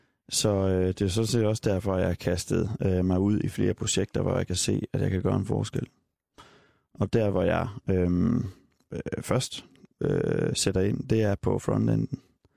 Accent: Lunderskov, Region of Southern Denmark, Denmark; Ja, jeg plejer at sige Kolding, fordi der ikke er mange, der ved, hvor Lunderskov er, men det er sådan lidt syd for Kolding.

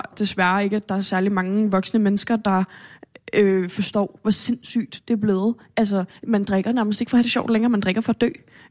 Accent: United States; Ja, jeg er født og opvokset i USA. I hvert fald noget af min barndom.

